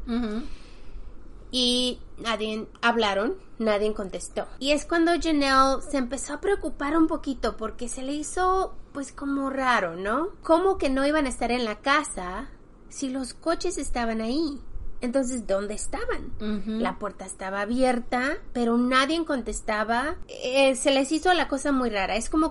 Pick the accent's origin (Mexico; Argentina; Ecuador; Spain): Mexico; now in United States; Nosotras somos mexicanas, así que nuestros padres, aunque tengamos 20, 21 años, 30 años